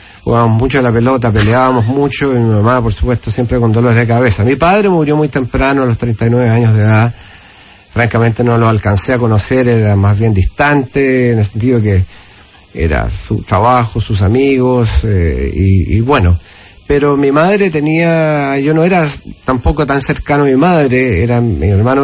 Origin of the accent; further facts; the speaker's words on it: Estación Central, Santiago Metropolitan, Chile; Yo soy de Estación Central, de un barrio popular, y me crié y crecí allí